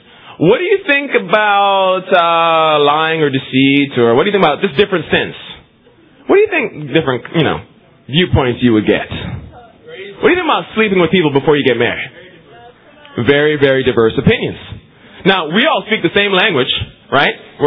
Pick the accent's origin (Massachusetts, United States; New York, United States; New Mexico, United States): New York, United States; I'm a New Yorker, and the truth of it is, I'll never be a Boston fan.